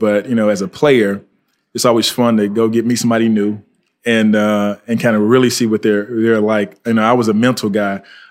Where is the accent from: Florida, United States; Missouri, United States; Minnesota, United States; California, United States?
Florida, United States; Fort Pierce; So I'm from Florida. Went to high school at Fort Pierce Westwood High School.